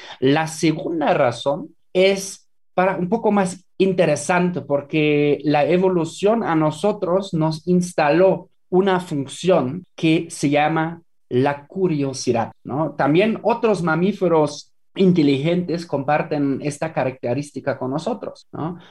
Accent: Germany; Spanish is a second language; now in Mexico; En Alemania, por ejemplo, en mi país de origen

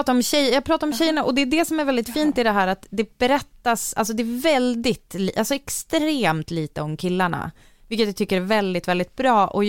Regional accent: Umeå, Västerbotten County, Sweden; jag växte upp i Umeå

